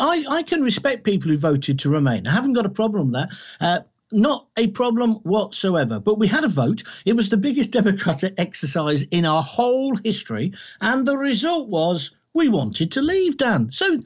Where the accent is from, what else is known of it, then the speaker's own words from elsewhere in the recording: West Midlands, United Kingdom; I'm from the Midlands. I went to the University of Birmingham.